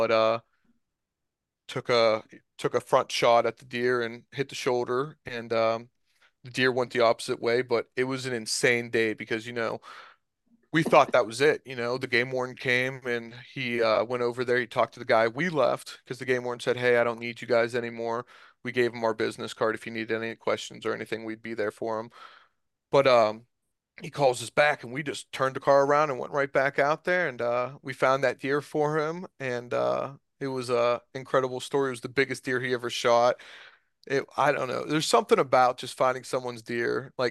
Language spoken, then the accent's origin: English; Ohio, United States; Yeah, so I have we have Save the Mill Creek Deer people in my area, because I'm from Mahoning County